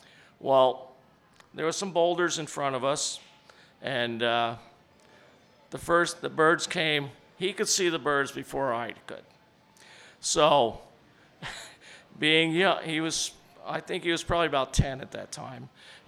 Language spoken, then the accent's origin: English; Bolton, Vermont, United States; from Bolton, Vermont.